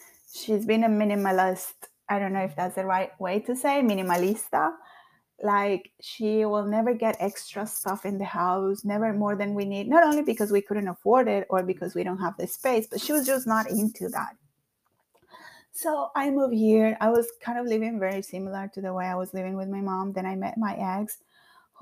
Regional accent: Bello, Antioquia, Colombia; also born or lived in Medellín; So I'm from Medellin, Colombia, from a small town, Bello. It's a very small, crazy place. Lots of things happen there. Mostly single mother town. Mostly the workforce is women. It's a big community.

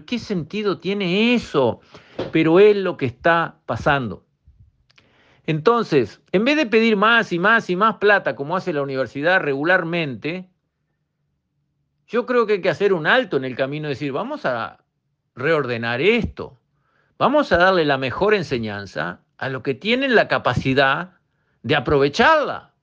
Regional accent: Uruguay; Pero esa plata la pone alguien, que somos nosotros, los uruguayos de a pie.

